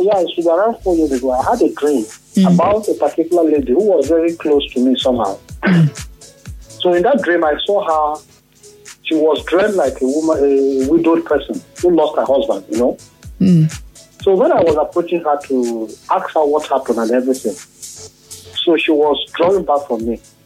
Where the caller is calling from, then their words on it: Port Harcourt, Rivers, Nigeria; I'm calling from Port Harcourt.